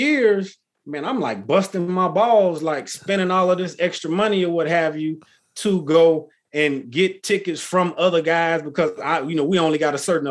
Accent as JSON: {"language": "English", "region": "Texas", "country": "United States", "tie": "born or raised there", "said": "I mean, I grew up in Texas."}